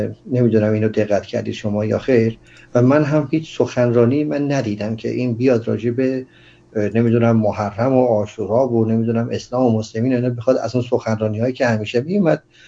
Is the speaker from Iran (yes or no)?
yes; Iran; من هم به عنوان یک ایرانی واقعا باعث سرفکندگی سرشکستگیه